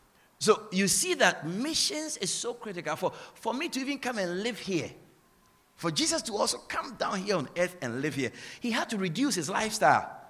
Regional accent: Agogo, Ashanti, Ghana; also born or lived in Netherlands; now in Guyana; I'm an African. I'm from Ghana, West Africa. I'm from the Ashanti region. I'm from Asante Achimagogo. I'm an Ashanti man. I'm from the Ashanti tribe. I did not come from Ghana to Guyana.

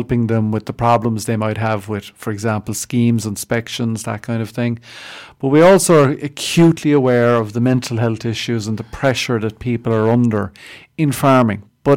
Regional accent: Munster, Ireland; I began my career in Laois, and I'm one of the few people I know who have had two jobs in Laois, even though I come from Clare.

